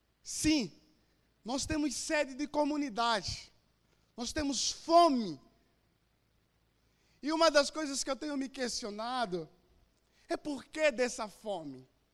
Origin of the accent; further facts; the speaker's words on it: Angola; moved away as an adult; now in Brazil; sou de Angola, estou no Brasil há 8 anos.